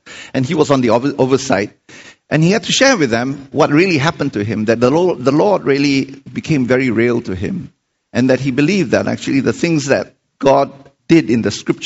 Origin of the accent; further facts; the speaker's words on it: Singapore; I'm from Singapore. I was born in Singapore